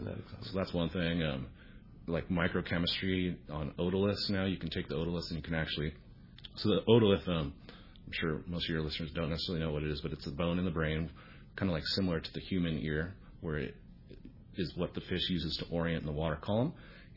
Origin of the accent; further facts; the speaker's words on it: San Diego, California, United States; Yeah, I was born and raised in San Diego.